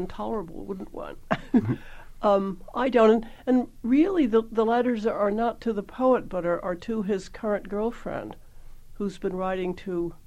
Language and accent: English; Chapel Hill, North Carolina, United States; I grew up in Chapel Hill, in North Carolina, and my father was a professor.